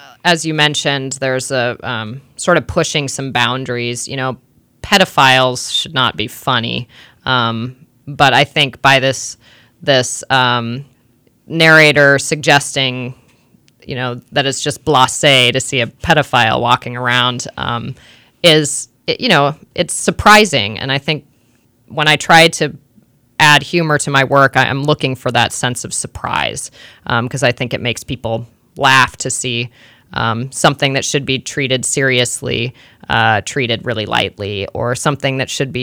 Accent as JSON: {"language": "English", "town": "Spokane", "region": "Washington", "country": "United States", "tie": "born or raised there", "said": "And my family has property at Lake Pendere that in a way was more influential to me than growing up in Spokane"}